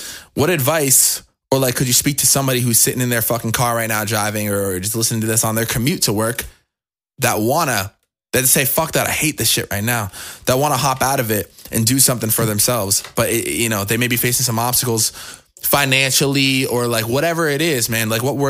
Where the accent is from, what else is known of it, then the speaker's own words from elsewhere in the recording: Boston, Massachusetts, United States; I mean, I'm a kid from Boston. We're both East Coast people. And like, my whole family's from Boston.